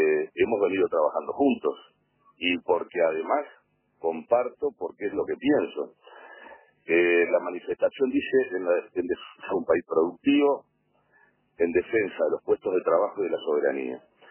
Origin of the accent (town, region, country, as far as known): Uruguay